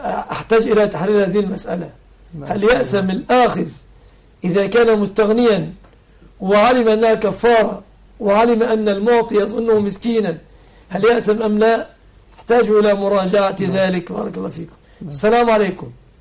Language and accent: Arabic; Egypt; يحفظ بلادنا مصر آمنة مطمئنة من كل مكروه ومن كل سوء